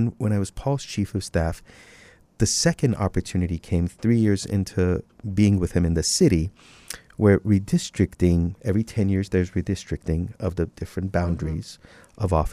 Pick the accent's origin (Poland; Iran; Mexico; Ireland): Iran; now in United States; I came from Iran. When I was an immigrant here, no one talked about their Iranian background or heritage